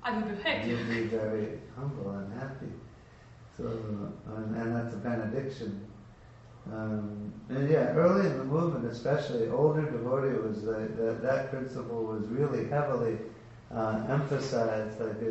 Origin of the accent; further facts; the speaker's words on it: United States; like in the United States, and I grew up in the United States, and you're not taught a lot of respect in the United States, even when I grew up like 50 years ago.